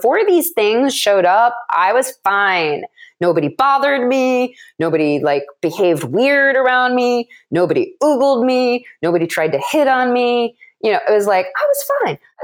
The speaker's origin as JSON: {"language": "English", "town": "Madison", "region": "Wisconsin", "country": "United States", "tie": "born or raised there", "said": "So I grew up in the Midwest and was basically full grown at 11."}